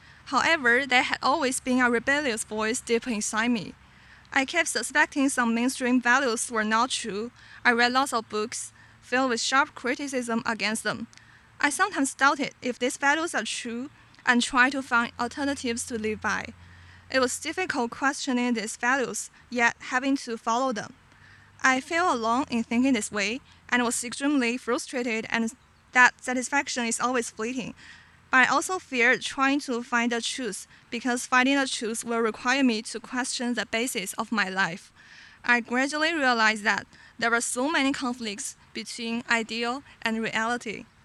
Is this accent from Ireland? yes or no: no; China; English is a second language; now in Boston, United States; I'm from China. I'm a graduate student at Northeastern University. I live in Boston. So I was born in a non-Christian family in China.